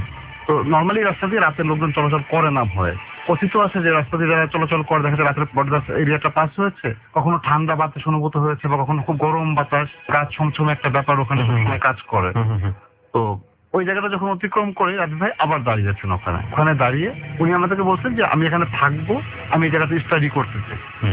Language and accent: Bangla; Khulna, Khulna Division, Bangladesh; আমার গ্রামের বাড়ি খুলনাতে